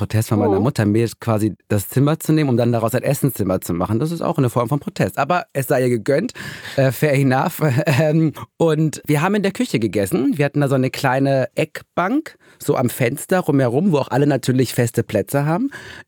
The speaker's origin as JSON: {"language": "German", "region": "North Rhine-Westphalia", "country": "Germany", "said": "Ich komme ja auch aus dem Ruhrgebiet, ne?"}